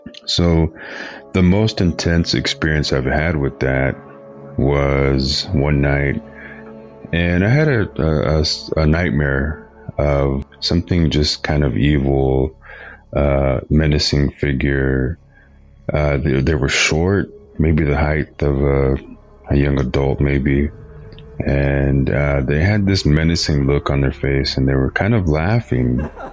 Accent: New Mexico, United States; I'm from New Mexico.

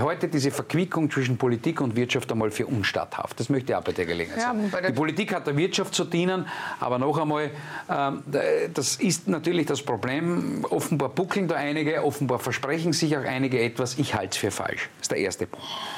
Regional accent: Austria; Bei uns in Österreich sitzen sie überall.

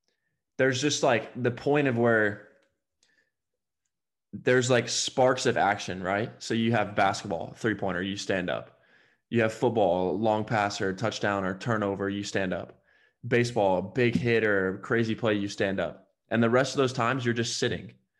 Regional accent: Alabama, United States; I mean, I came from Alabama.

